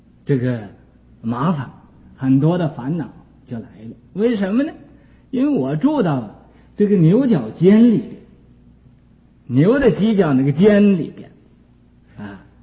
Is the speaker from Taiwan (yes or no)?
no; China; 不知道还知道哦，我是中国人，没有法子忘了